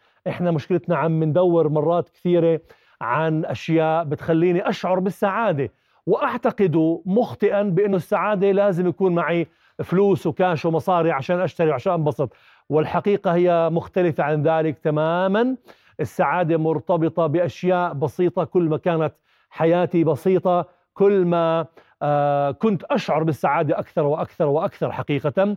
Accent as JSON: {"language": "Arabic", "country": "Jordan", "said": "بنقدر نعمل إشي حلو إلنا إحنا كأردنيين مثلا وكعرب"}